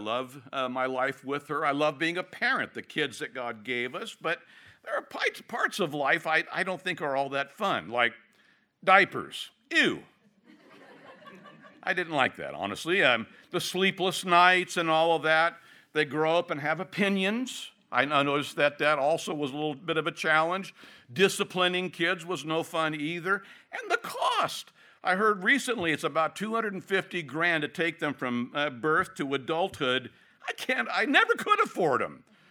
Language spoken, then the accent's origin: English; California, United States; when I met my wife, I met her in Bible school, and she was from New Jersey. I was from California